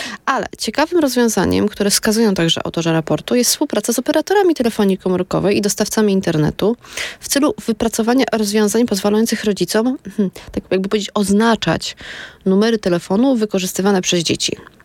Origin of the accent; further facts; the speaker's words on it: Warsaw, Masovian Voivodeship, Poland; jestem z Grochowa, Grochów do Brzechowa.